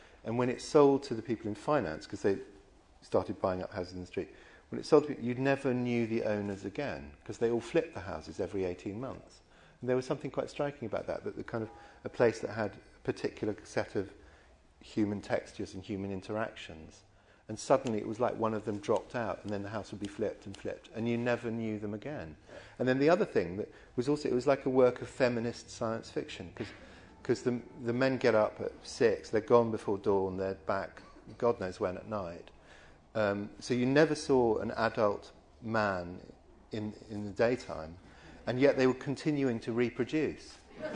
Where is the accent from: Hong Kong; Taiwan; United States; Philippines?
Hong Kong; No, because I grew up in Hong Kong.